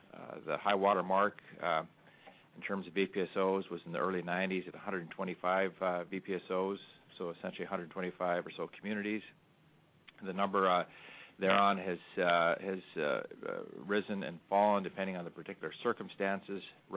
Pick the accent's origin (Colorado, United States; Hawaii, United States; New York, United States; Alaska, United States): Alaska, United States; Dillingham; You know, I'm born and raised in rural Alaska. I'm from Dillingham, so I'm pretty familiar with the circumstances surrounding the VPSO program in my part of the state.